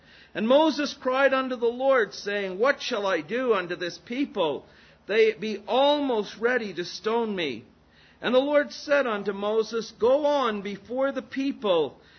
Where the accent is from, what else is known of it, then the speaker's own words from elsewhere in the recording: Canada; from Canada, the first question they always ask me is my citizenship. And I tell them I'm a Canadian.